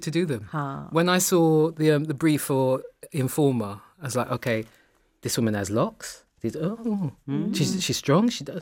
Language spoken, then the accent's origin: English; Tottenham, London, United Kingdom; I'm a girl from Tottenham. I don't come from money.